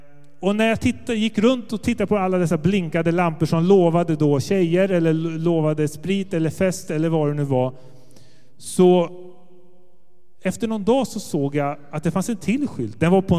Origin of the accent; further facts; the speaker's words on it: Sweden; also born or lived in Germany; Men där är jag född och så är jag uppvuxen i Sverige.